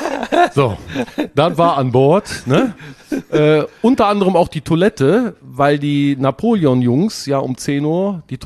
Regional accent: Erkelenz, North Rhine-Westphalia, Germany; Stimmt, ich komme aus Erkelenz. Also um euch mal irgendwie zu sagen, wo es so ungefähr liegt, zwischen Düsseldorf, Aachen und Köln. Oder 20 Kilometer von München-Gladbach.

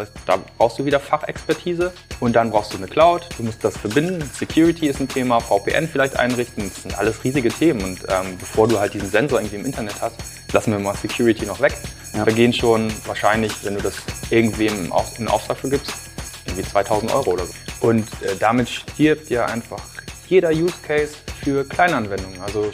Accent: Lower Saxony, Germany; moved away as an adult; ich komme eigentlich gebürtig aus dem Emsland, das heißt eigentlich Landei, aber mittlerweile schon seit 20 Jahren quasi in NRW unterwegs, bin in Köln studiert

